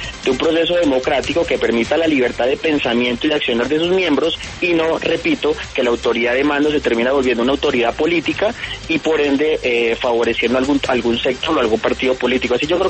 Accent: Colombia

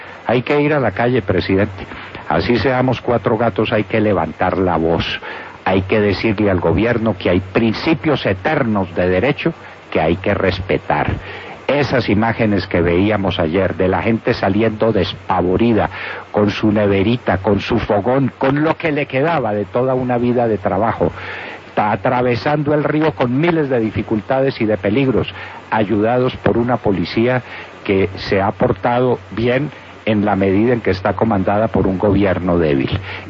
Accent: Colombia; somos los colombianos, y especialmente los colombianos de la frontera.

